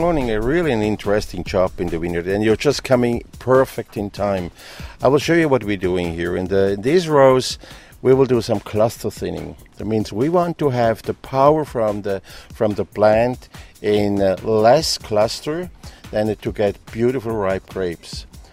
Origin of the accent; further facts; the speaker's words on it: Switzerland; now in Nova Scotia, Canada; I'm originally from Switzerland.